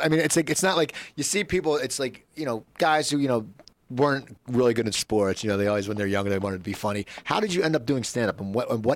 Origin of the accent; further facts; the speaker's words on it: New Jersey, United States; I mean, I grew up in New Jersey, but it's different.